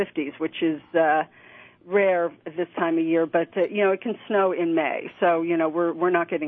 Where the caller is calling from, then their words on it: Burlington, Vermont, United States; I'm calling you from Burlington, Vermont.